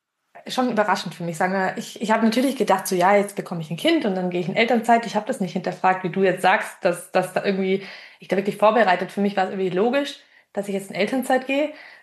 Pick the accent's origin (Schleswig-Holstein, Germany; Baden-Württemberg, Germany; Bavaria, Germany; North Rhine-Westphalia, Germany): Bavaria, Germany; ich bin jetzt auch noch in Bayern aufgewachsen. Bisschen ländlicher aufgewachsen